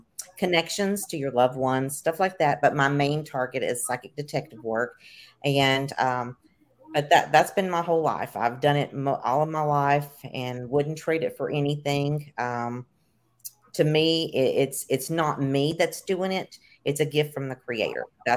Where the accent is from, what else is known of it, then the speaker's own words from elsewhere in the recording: Tennessee, United States; I was raised here in Tennessee and, it was not allowed.